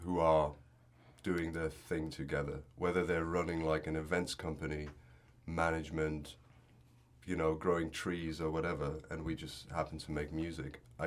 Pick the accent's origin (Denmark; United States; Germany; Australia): Germany; Hamburg; now in Sheffield, United Kingdom; I grew up in Hamburg.